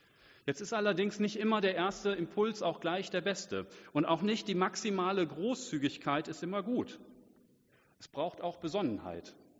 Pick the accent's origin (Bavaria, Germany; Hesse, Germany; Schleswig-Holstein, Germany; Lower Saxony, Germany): Lower Saxony, Germany; Oldenburg; wir als Oldenburger so im Speziellen. Wir leben in einer schönen Stadt